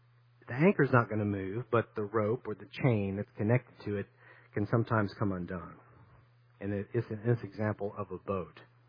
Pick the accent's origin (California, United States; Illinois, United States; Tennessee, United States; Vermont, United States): Tennessee, United States; My family, we grew up in East Tennessee, going to the lake a lot of times on weekends, and we had a houseboat.